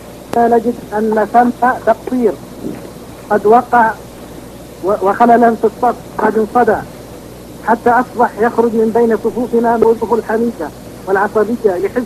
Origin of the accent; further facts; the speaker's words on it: Palestine; احنا شباب من فلسطين